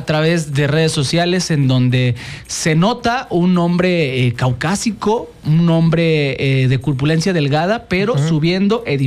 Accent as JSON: {"language": "Spanish", "country": "Mexico", "said": "creo que pues hay que vernos como lo que somos, mexicanos"}